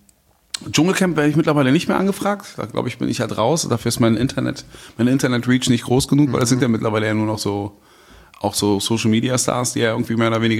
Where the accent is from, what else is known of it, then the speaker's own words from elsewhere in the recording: Berlin, Germany; Ich bin hier im Wedding groß geworden, also die ersten 10 Jahre halt das Märkische Viertel und dann so Alt-Reinickendorf an der Grenze zu.